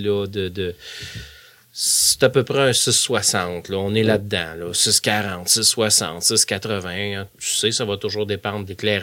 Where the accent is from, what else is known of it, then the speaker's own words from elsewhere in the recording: Lévis, Quebec, Canada; born there; Puis, je suis originaire de cette région-là. Et moi, je suis né à Lévis.